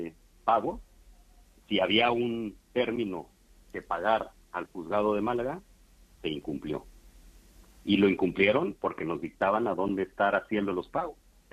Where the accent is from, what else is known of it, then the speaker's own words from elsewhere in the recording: Mexico; now in Spain; nosotros venimos, somos mexicanos y venimos aquí a España por ser un país serio.